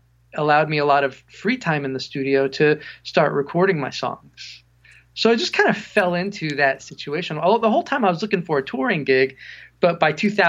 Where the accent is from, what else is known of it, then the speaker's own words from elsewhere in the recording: Woodstock, New York, United States; And I grew up in Woodstock, New York.